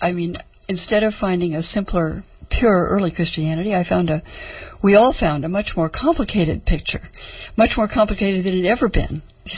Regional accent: California, United States; I grew up in California in a not particularly religious Protestant family

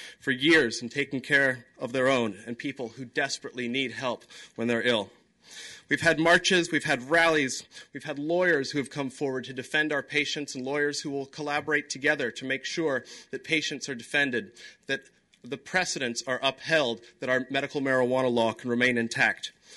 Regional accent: Seattle, Washington, United States; And we don't say that simply because we're from Seattle, but because we've been lucky and privileged to be part of something that is very special.

